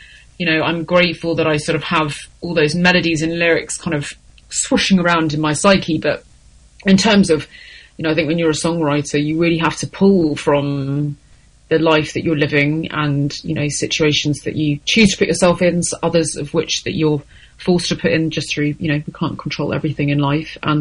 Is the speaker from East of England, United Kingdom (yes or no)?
yes; Chapel, East of England, United Kingdom; I proudly grew up in a little village called Chapel, just outside of Essex.